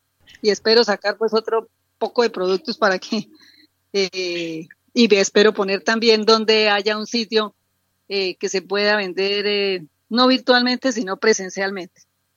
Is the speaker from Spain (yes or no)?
no; Aratoca, Santander, Colombia; Nosotros venimos de Aratoca, que es una tradición de panes